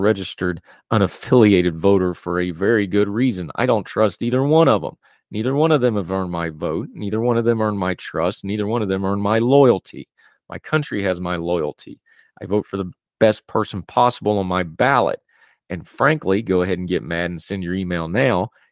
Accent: West Virginia, United States; You know very obviously that I'm from West Virginia. I'm proud to be from West Virginia. I love the state of West Virginia, but my beloved home state has problems

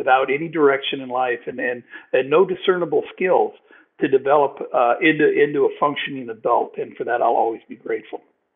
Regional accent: Moline, Illinois, United States; of Moline, Illinois. My dad worked for John Deere after the war. So I just picked up the name of my hometown.

